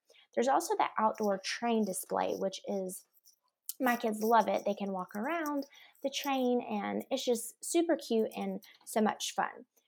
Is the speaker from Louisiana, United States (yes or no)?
no; Greenville, South Carolina, United States; now in Nashville, United States; My family moved to Nashville. We're originally from Greenville, South Carolina. We moved here about 3 years ago, and ever since we have been loving exploring this town.